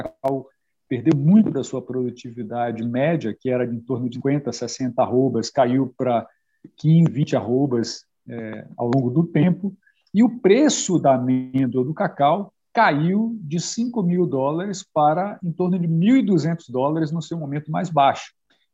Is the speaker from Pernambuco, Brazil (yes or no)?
no; Bahia, Brazil; eu nasci na Bahia, eu sou do sul da Bahia e fiz agronomia na Bahia, na Universidade Federal da Bahia